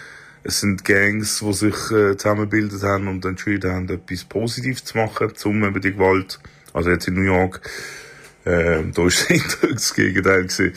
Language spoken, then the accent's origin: German; Southern Italy, Italy; now in Germany; ich bin Italiener aus dem Süden